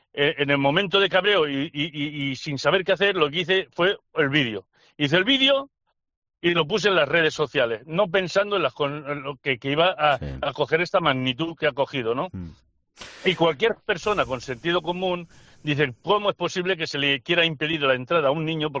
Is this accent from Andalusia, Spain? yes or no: no; Girona, Catalonia, Spain; que nosotros somos de Gerona, sí. Y eso... o de Girona, como queréis decirle.